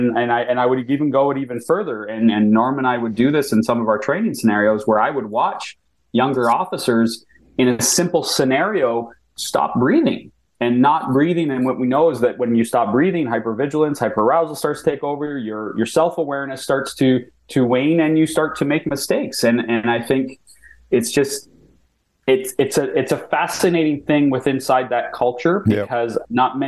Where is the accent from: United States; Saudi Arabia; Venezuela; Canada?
Canada; Ontario; my hometown in Northern Ontario